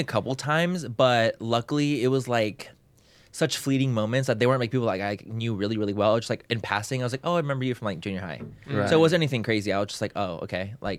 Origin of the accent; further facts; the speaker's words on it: San Diego, California, United States; I'm from San Diego.